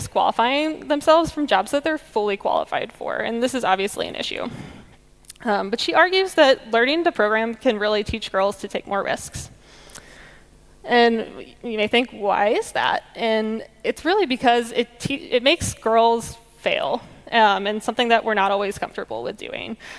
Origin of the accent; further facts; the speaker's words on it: Kansas City, Missouri, United States; And I'm from Kansas City, Missouri. It's right there in the middle of the US.